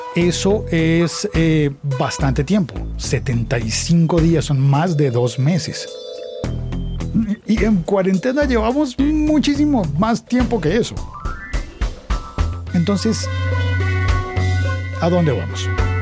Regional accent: Colombia; Bueno, en mi país ahí está Cine Colombia

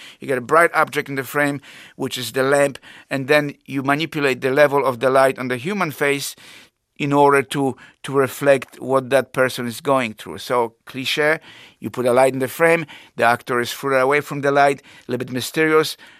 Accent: Poland; he was not aware that I was from Poland.

